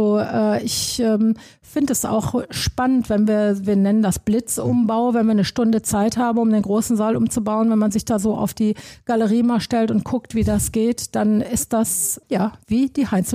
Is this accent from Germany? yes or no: yes; North Rhine-Westphalia, Germany; Ich komme ja ursprünglich aus dem Ruhrgebiet